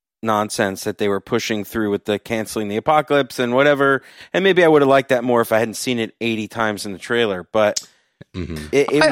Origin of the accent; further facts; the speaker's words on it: New York, United States; We laughed, but we're all from New York, so maybe I don't know.